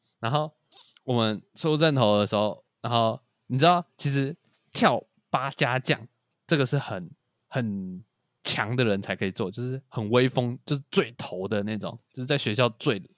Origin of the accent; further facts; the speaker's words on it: Luzhou, New Taipei, Taiwan; 我也很希望我哪一天也可以唱属于自己故乡的歌啊，就是这个区的歌，像泸州。